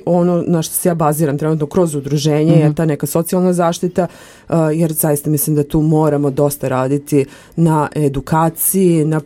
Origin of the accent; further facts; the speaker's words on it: Belgrade, Serbia; now in Loznica, Serbia; rođena sam u Beogradu, tamo sam odrasla, tamo sam se školovala, ali vezala sam se za Loznicu